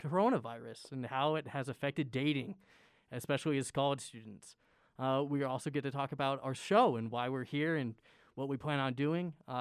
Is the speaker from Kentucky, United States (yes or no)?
yes; Kentucky, United States; Other facts about me, I'm from Kentucky. I go to Utah State